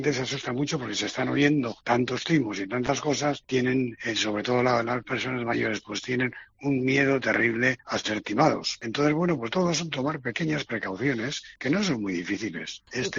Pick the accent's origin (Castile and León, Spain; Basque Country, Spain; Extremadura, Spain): Basque Country, Spain; Irun; nació además aquí en Irún, que es de donde soy yo